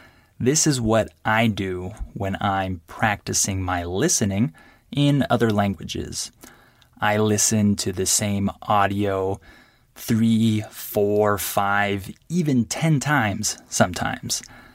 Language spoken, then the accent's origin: English; California, United States; first language English; I'm from California, and I love languages.